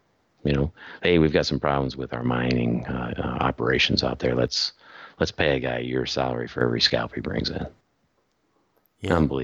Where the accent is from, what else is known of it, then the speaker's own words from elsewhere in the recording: United States; So I do take responsibility as an American for the atrocities that are going on in those regions